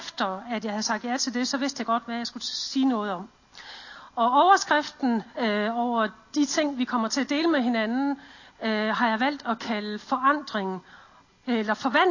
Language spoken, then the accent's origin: Danish; Central Denmark Region, Denmark; accent: West Jutlandic; now in Middelfart, Denmark; har vi boet i Middelfart på Fyn, og oprindeligt kommer vi egentlig fra Vestjylland. Så hvis der kommer sådan lidt vestjysk, så er det altså derfra.